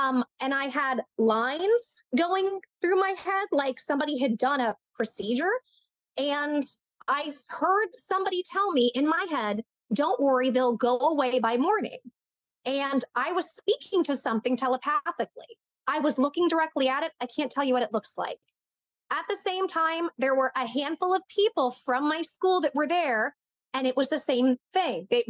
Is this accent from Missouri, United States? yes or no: yes; Blue Springs, Missouri, United States; There was one where I grew up in Blue Springs, Missouri, where right around there, Independence, Blue Springs, I saw every night.